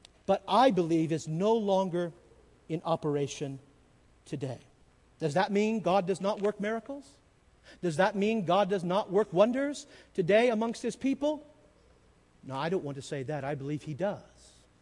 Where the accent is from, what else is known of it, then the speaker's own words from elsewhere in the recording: California, United States; Growing up in California, in the San Joaquin Valley, there were plenty of charismata.